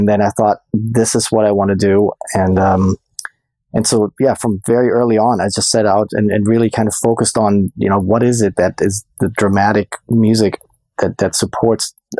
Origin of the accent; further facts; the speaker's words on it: Germany; moved away as an adult; now in Los Angeles, United States; I was born and raised in Germany, and then I went to college in Boston at Berklee College of Music.